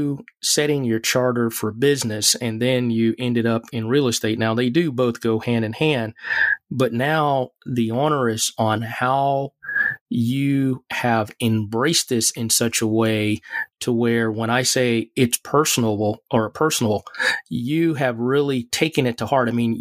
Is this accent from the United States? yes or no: yes; Mississippi, United States; there was really never any roots planted except for back in my hometown of Mississippi.